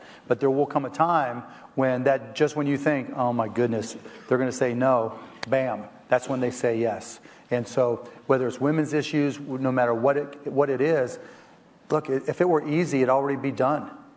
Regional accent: Pittsburgh, Pennsylvania, United States; when I was a kid growing up in Pittsburgh, I would listen to the Pittsburgh Pirates

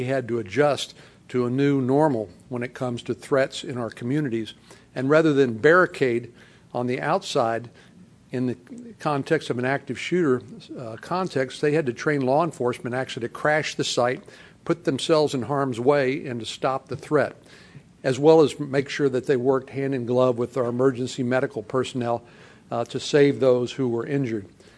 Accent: Texas, United States; He's a liberal from Vermont. I'm a conservative from Texas

